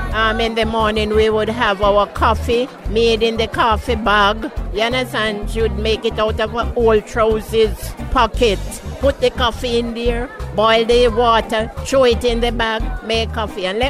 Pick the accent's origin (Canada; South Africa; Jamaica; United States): Jamaica; Moravia; I'm from Moravia.